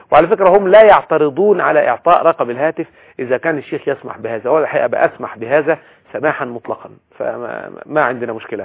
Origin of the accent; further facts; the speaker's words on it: Egypt; احنا ساعات بعاداتنا كمصريين او كعرب